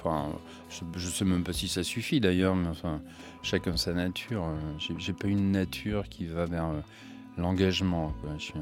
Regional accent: La Bourboule, Auvergne-Rhône-Alpes, France; Je suis plutôt de la Bourboule et pour moi, Clermont-Ferrand, c'est Saint-Pétersbourg. Enfin, c'est très très loin.

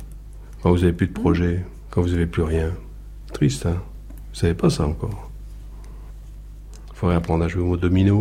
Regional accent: Saint-Fulgent-des-Ormes, Normandy, France; born there; Je suis né en 1943. Je suis né à Saint-Fulgent-des-Ormes, dans l'Orne.

